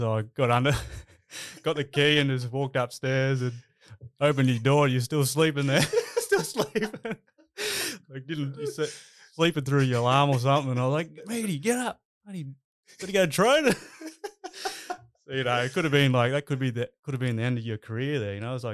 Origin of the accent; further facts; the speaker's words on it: Coffs Harbour, New South Wales, Australia; born and raised in Coffs Harbour, New South Wales there. And, it was a good upbringing. I just, a nice little town on the beach and played footy.